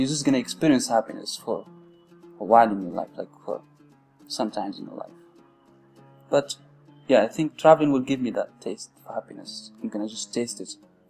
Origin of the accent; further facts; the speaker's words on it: Morocco; English is a second language; And the fact that I'm from Morocco and I'm not rich enough to, you know, just travel abroad